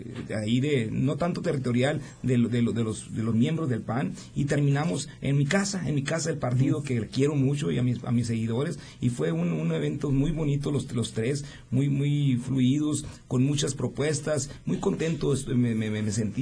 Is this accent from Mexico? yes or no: yes; Nogales, Sonora, Mexico; siempre somos los mismos los nogalenses, y fíjate que de ahora andar en campaña siendo como siempre somos como ciudadanos mexicanos, nogalenses